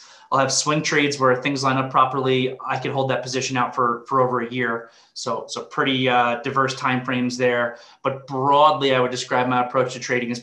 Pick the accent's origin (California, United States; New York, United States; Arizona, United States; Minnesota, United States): New York, United States; Long Island; So I grew up in Long Island, New York. I went to NYU for college.